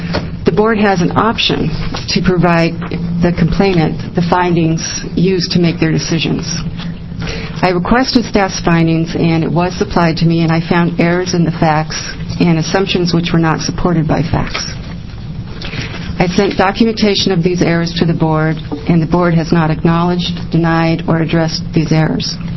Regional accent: Keizer, Oregon, United States; from Kaiser, Oregon.

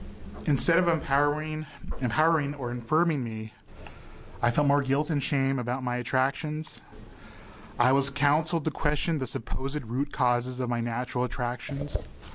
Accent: Portland, Oregon, United States; I was born and raised in Portland, where I still reside.

